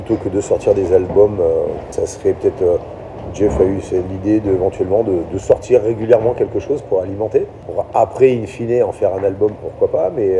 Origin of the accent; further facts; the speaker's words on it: Auvergne-Rhône-Alpes, France; nous, en tant qu'Auvergnat